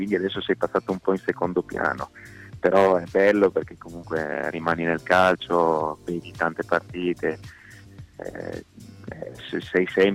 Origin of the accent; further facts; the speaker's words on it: Aosta Valley, Italy; ho fatto, praticato, beh, giustamente da valdostano, un po' tutti gli sport invernali possibili, immaginabili